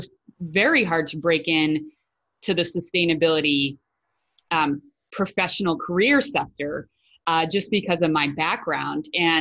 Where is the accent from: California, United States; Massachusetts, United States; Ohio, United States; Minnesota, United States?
Massachusetts, United States; Boston; I'm from Boston originally, and I have extensive history in nonprofit work in the mental health field.